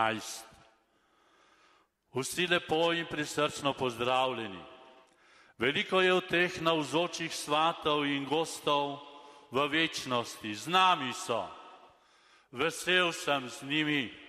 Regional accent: Komenda, Central Slovenia, Slovenia; sem iz Komende, iz Kamniškega konca

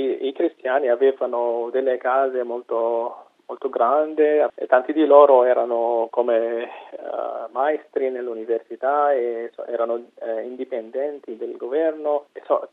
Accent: Nineveh, Iraq; Italian is a second language; il mio paese e anche altri paesi della piana di Nineve sono ai confini tra l'esercito, il governo iracheno e l'ISIS

